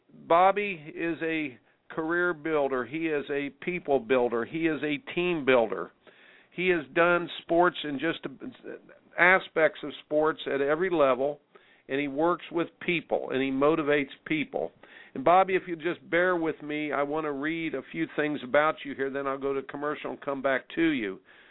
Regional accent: Indiana, United States; I grew up in Indiana.

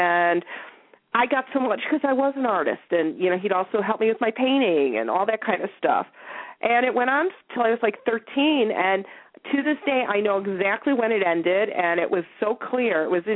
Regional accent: Chicago, Illinois, United States; I grew up in Chicago, and so they just moved away, and so there was very little interaction at that point.

